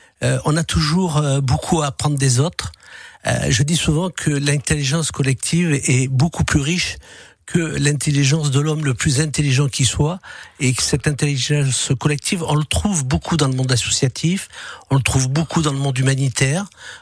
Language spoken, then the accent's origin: French; Mondragon, Provence-Alpes-Côte d'Azur, France; Oui, je suis originaire de Mondragon et même né à Mondragon alors qu'il n'y avait pas de maternité. Donc je suis un Vauclusien pure souche.